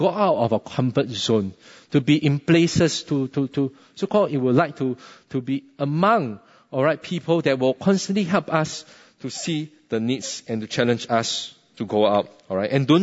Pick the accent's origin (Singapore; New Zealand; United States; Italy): Singapore; we grew up in Singapore. It's a very affluent nation